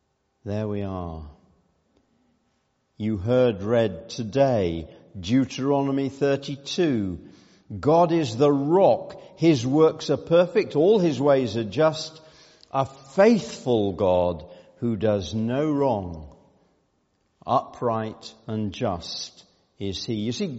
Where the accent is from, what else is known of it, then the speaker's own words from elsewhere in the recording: Yorkshire and the Humber, United Kingdom; by blood and origin, I am mostly a Yorkshireman. My citizenship is British.